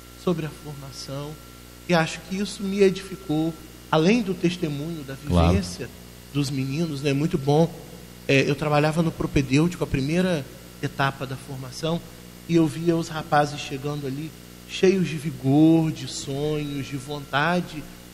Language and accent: Portuguese; Campos dos Goytacazes, Rio de Janeiro, Brazil; Eu sou natural de Campos, né, uhum, da sede da nossa diocese.